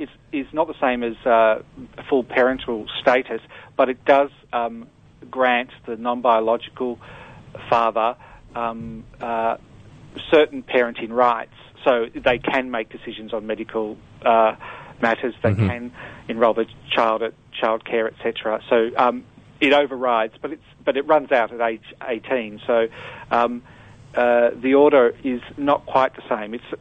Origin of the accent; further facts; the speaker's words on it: Australia; because we're Australian, when we came back to Australia, only one of us was considered the legal parent